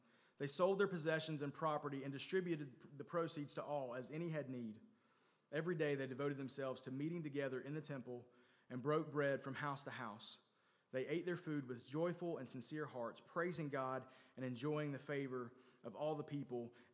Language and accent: English; Wilkesboro, North Carolina, United States; And I went to Appalachian State University, I'm from Wilkesboro, so it was only about 45 minutes from my hometown.